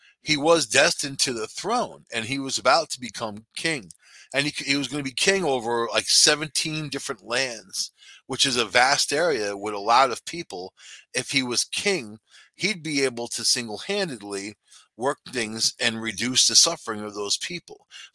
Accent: New York, United States; I was raised on Long Island. It really was a place I didn't want to go back to.

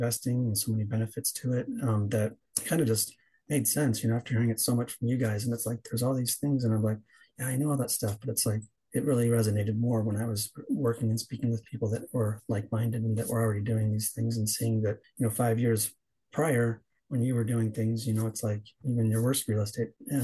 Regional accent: California, United States; Well, I'm from California native, fourth generation through my family.

